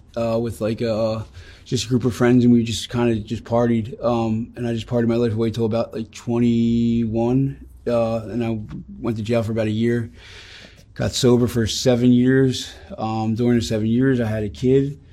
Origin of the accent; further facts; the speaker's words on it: New Jersey, United States; From New Jersey. New Jersey, born and raised, South Jersey. Grew up, I was adopted at an early age.